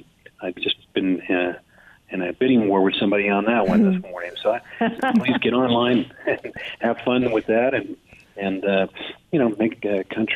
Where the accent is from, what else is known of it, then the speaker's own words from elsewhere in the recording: San Francisco, California, United States; And I just bid on something I'm from San Francisco, and there was a silent auction opportunity for a weekend in San Francisco